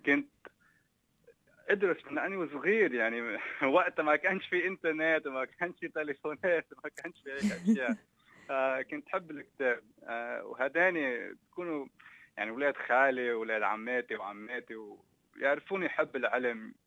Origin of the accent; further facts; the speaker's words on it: Sydney, New South Wales, Australia; Arabic is a second language; also born or lived in Lebanon; عمري 31 سنة يعني ما فيها هالقد انه نحكي فيه، بس خلقت هون باستراليا بسيدني، ودائما كنت اروح على لبنان انا واهلي، امي وبي ياخذوني على لبنان، يعني كثير كثير بحب لبنان، بلد حلو وشعب حلو وانا لبناني. بس بحس حالي لبناني، بحكي عربي بس بقطش شوي